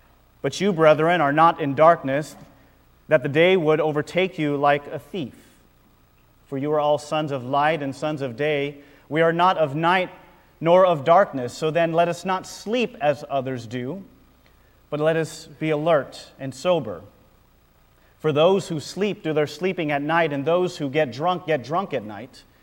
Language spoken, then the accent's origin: English; Lakewood, California, United States; But I'm born and raised in the Long Beach area in a really small city called Lakewood. It's between Cerritos and Long Beach. No one knows about Lakewood.